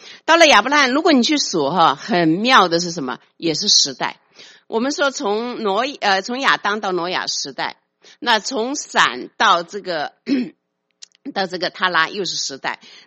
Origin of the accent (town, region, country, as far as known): China